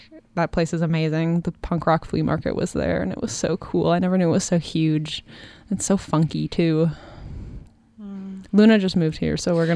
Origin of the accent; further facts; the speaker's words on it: Nanaimo, British Columbia, Canada; Yeah, I'm from Nanaimo